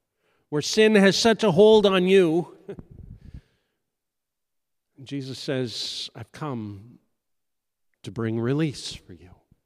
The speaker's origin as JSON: {"language": "English", "country": "Canada", "said": "I'm Canadian, by the way, so I can say those kind of things."}